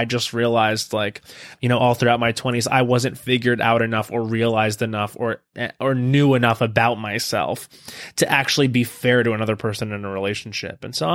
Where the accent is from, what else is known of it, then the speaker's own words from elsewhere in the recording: New York, United States; I mean, I grew up on Long Island. Like it was, and like there's still things about me that are just like internalized from that culture, not in harmful ways, just like in little social ways.